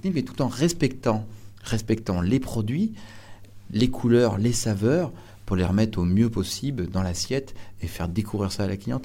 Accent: Auvergne-Rhône-Alpes, France; j'ai 30 ans, mais je suis savoyard.

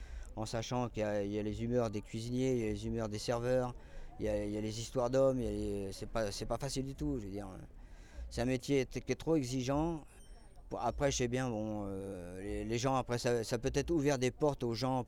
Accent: Pornic, Pays de la Loire, France; je suis de Pornic, un petit village, on appelle ça un petit village coincé entre la Vendée et la Bretagne. Je peux même dire que je suis le dernier port breton avant la Bretagne. Et bah, je suis assez fier de mes origines

